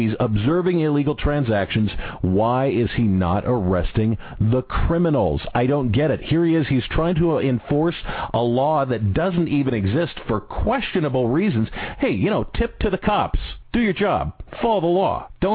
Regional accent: Washington, United States; Okay, and this brings me to my home state, which is Washington State.

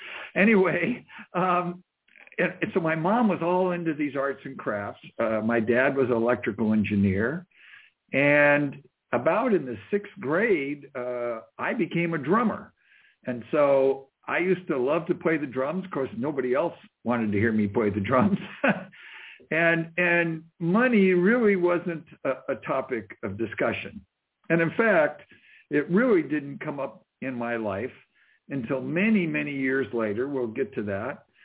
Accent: Las Vegas, Nevada, United States; I grew up in Las Vegas, Nevada.

